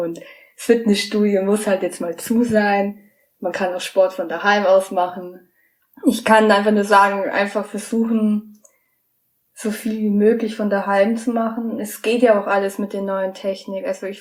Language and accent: German; Bavaria, Germany; ich komme aus der Nähe von München.